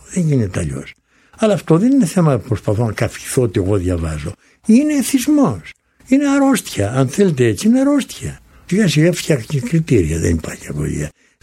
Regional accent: Lamia, Central Greece, Greece; Πρέπει να ήμουνα στην πρώτη-τελευταία τάξη του Δημοτικού, στην πατρίδα μου τη Λαμία

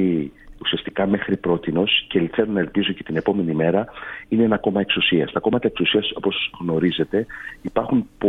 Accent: Crete, Greece; τον κύριο Πολάκη, που μπορεί να καταγόμαστε από την Κρήτη, αλλά έχουμε σαφέστατες διαφωνίες

